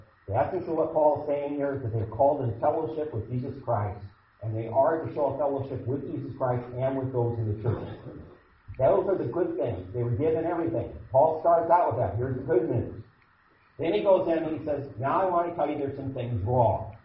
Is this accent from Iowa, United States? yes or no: yes; Urbandale, Iowa, United States; also born or lived in Boston; I went to Boston, Massachusetts. I'm from Urbandale, Iowa.